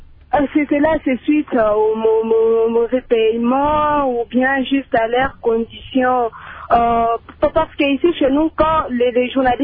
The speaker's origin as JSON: {"language": "French", "town": "Lubumbashi", "region": "Haut-Katanga", "country": "DR Congo", "said": "ici chez nous, à Lubumbashi"}